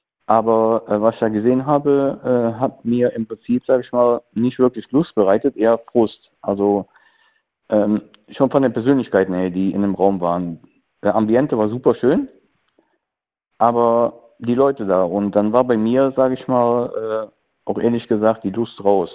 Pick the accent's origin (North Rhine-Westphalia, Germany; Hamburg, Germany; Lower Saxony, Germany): North Rhine-Westphalia, Germany; Naja, ich komme aus der Kölner Ecke.